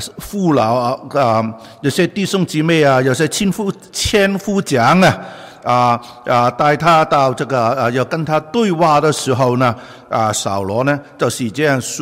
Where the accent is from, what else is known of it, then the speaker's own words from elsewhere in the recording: Guangdong, China; 就是我们广东人说是身家清白